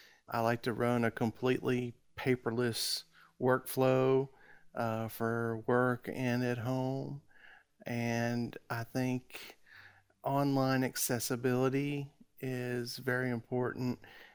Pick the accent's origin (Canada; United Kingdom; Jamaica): Canada; now in United States; I do live in Alabama, but I am a Canadian citizen and visit Canada still regularly